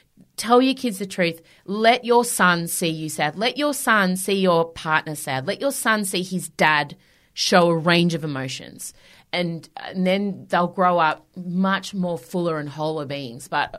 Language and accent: English; Melbourne, Victoria, Australia; 5 years ago, I was playing to 20 people and I've sold out Hamer Hall in my hometown.